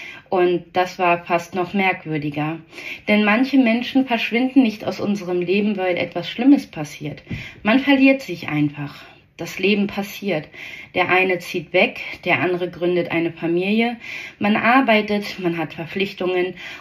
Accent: Brandenburg, Germany; Berlin. Oder besser gesagt, die Gegend rund um Berlin. Denn dort liegt meine alte Heimat.

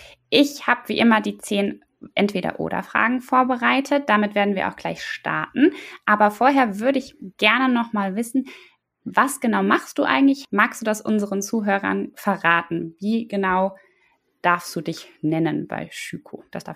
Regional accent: Wiesbaden, Hesse, Germany; Ja, ich komme aus Wiesbaden.

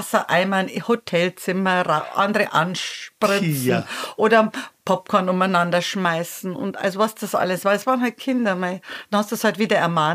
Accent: Bavaria, Germany; ich komme aus Bayern. Ich habe also als 3-4-Jährige schon gejodelt.

